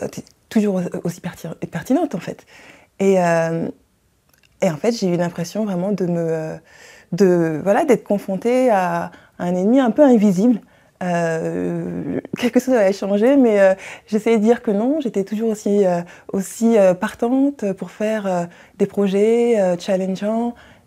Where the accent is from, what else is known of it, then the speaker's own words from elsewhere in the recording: Pays de la Loire, France; J'ai grandi en France, dans la Sarthe, où je suis arrivée à l'âge de 1 an. C'est là que j'ai passé la majorité de mon enfance jusqu'à ma classe prépa. Ensuite, je suis partie faire mes études à Bordeaux.